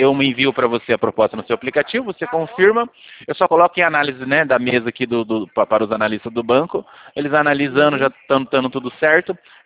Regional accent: Brazil; A gente é brasileiro.

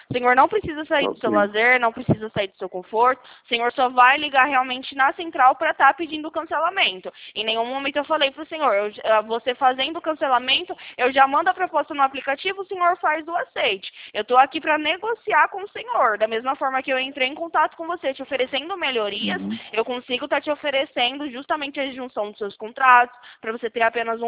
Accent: Campinas, São Paulo, Brazil; Eu sou aqui do interior de São Paulo, fico localizado na cidade de Campinas

